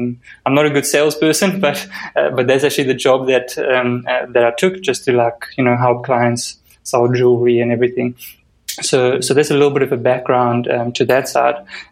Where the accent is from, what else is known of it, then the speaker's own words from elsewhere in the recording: South Africa; My accent isn't an American accent. So I'm from South Africa, and I actually live in South Africa with my wife. And I've been here, I've born and bred here.